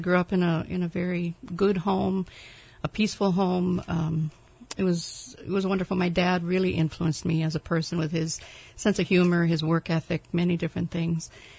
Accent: Minnesota, United States; growing up in Minnesota, I'd never seen the ocean until I graduated from high school. Okay, we had 10,000 lakes, but no oceans, no mountains.

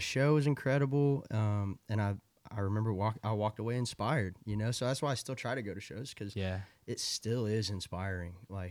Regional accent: Tulsa, Oklahoma, United States; growing up in Tulsa, like when people come through Kane's Ballroom and they would talk about some coffee shop down the road that they went to.

